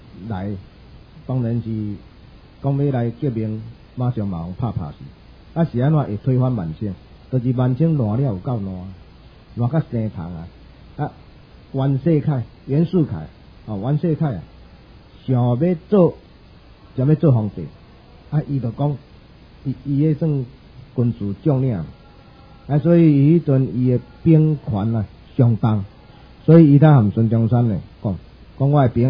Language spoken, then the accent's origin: Chinese; Taiwan; 但是我們這些台灣人我們這輩中年